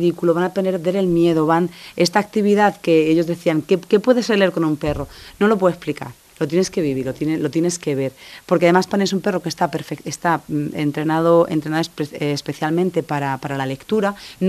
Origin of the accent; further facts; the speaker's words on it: Jumilla, Region of Murcia, Spain; es en mi tierra, ¿no? Es en Jumilla